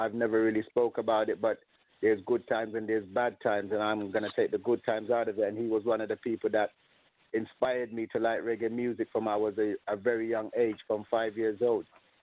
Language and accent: English; London, United Kingdom; also born or lived in Jamaica; I come from Northwest Tenhausen in England, London. Go and check out the stats for yourself. I lived in Jamaica for at least 23 years. That's how I got to know all these artists. My parents came from Nigeria, so I'm an African child.